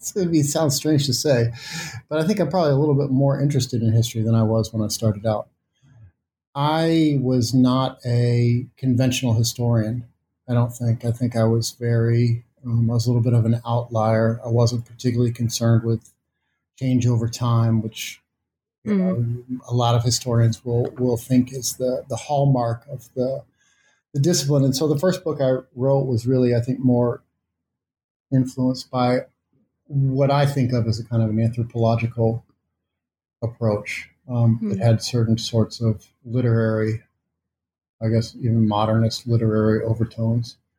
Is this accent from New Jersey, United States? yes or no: no; Missouri, United States; And because I am from Missouri, and because of the way that I have for a long time tried to link my intellectual life to political engagement of various kinds